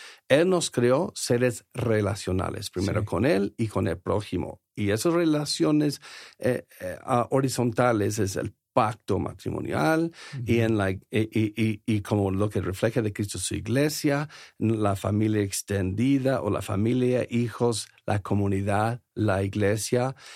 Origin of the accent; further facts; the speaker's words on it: United States; del país de donde yo soy, los Estados Unidos, somos tan individualistas.